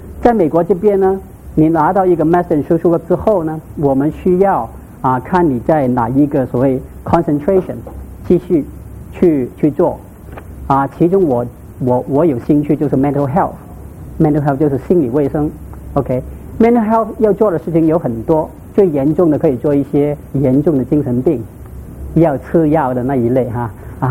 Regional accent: Hong Kong; Chinese is a second language; 我是从香港过来，所以你听到我的国语都是怪怪的哈。

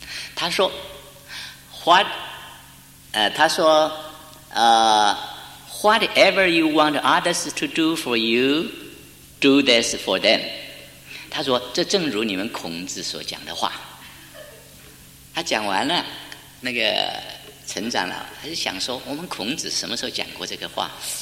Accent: China; 我们中国人都懂得说做事容易是处人难呢

